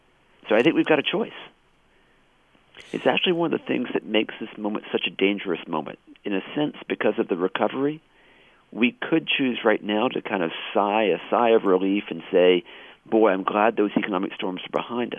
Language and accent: English; United States; As an American, I certainly wish that businesses would be attracted here simply out of patriotism.